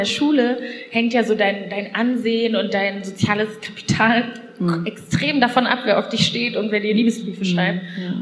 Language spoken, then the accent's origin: German; North Rhine-Westphalia, Germany; ich bin im Ruhrgebiet aufgewachsen, ich sag mal Ruhrgebiet, aber eigentlich ist es am Niederrhein